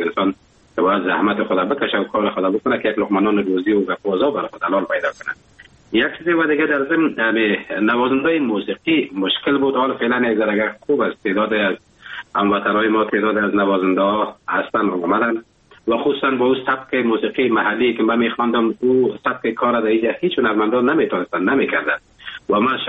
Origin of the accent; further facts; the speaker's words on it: Afghanistan; now in Germany; افغانستان عزیز ما که محر چقدر به ارتباط وطنم بگویم هنوزم کم است، باید است برش بگویم. اینمی بود که وقتی که من اروپا آمدم، آلمان آمدم